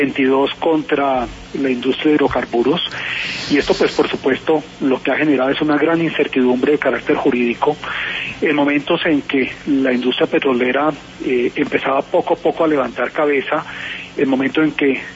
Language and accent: Spanish; Colombia